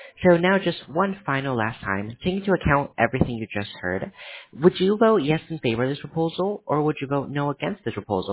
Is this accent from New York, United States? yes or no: no; Miami, Florida, United States; No, we are, we're from Miami, Florida.